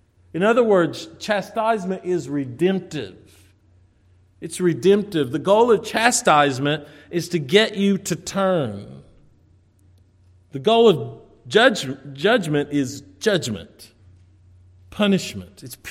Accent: Kentucky, United States; I thought of growing up in Kentucky, and this was a common occurrence, actually, in Kentucky.

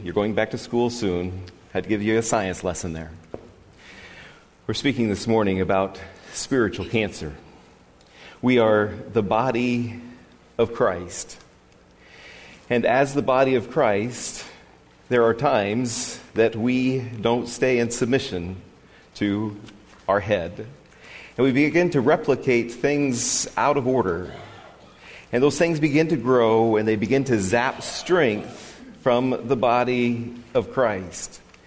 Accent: Washington, United States; I grew up in Western Washington.

